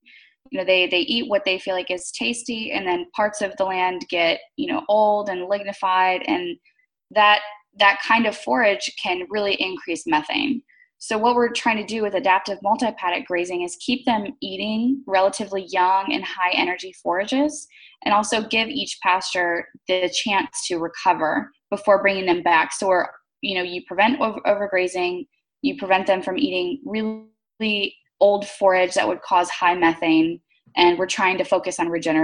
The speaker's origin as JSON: {"language": "English", "region": "Georgia", "country": "United States", "tie": "born or raised there", "said": "And, you know, I came from Georgia. It's where I grew up. I graduated from Georgia College with degrees in biology and economics."}